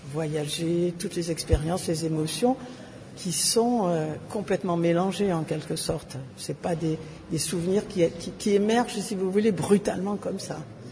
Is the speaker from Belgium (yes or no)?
no; Provence-Alpes-Côte d'Azur, France; je pense que ça vient peut-être de mes origines, parce que j'ai passé toute mon enfance sur la Côte d'Azur.